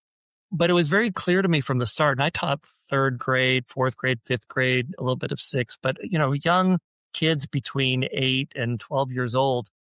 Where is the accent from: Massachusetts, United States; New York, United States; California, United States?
Massachusetts, United States; Marlborough; born there; I was born in Marlborough, Massachusetts, in Marlborough Hospital.